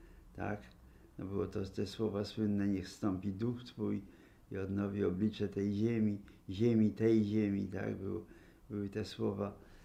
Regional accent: Pęgowo, Lower Silesian Voivodeship, Poland; Że z Pęgowa, taka wioska pod Wrocławiem, gdzie mieliśmy swój dom.

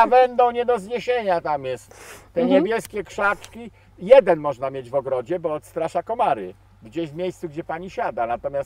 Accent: Pomeranian Voivodeship, Poland; No jestem z Kociewia, nie? Tak mówię. Jestem kociewiakiem

